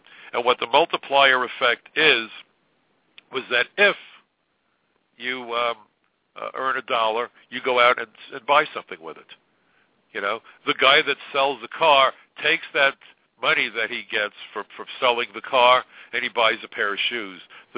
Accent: Brooklyn, New York, United States; I listened to the president come to Brooklyn today, my hometown, land in Prospect Park, where I used to go with my parents to see the animals in the zoo and row on the lake.

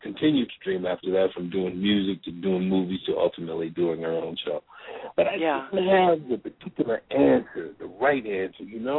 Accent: Atlanta, Georgia, United States; now in New York, United States; And we're from Atlanta, and the only way to make that happen was to move to New York

